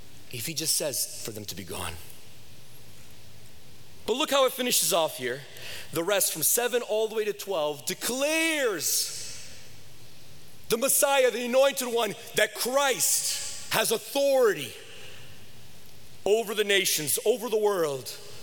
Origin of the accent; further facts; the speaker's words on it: United States; I remember growing up in America when Thanksgiving was Thanksgiving and you spent the whole day with your family.